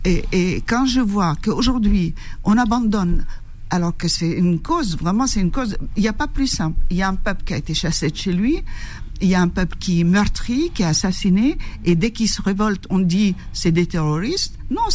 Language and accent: French; Beit Sahour, West Bank, Palestine; also born or lived in Jericho; moi je suis de Beth Sahour, à côté de Bethléem, mais ma ville de vie, c'est Jéricho.